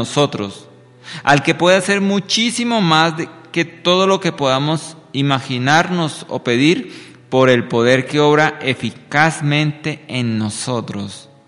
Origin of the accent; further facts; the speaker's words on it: Colombia; planeé un viaje familiar con mi familia a unas islas aquí en mi país que se llaman San Andrés, en el Caribe colombiano.